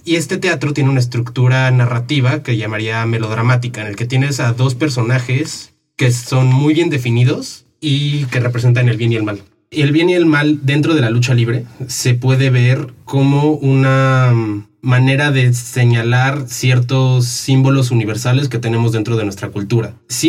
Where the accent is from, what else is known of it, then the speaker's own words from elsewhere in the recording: Mexico; entiendes lo que nosotros como mexicanos entendemos por ser bueno y por ser malo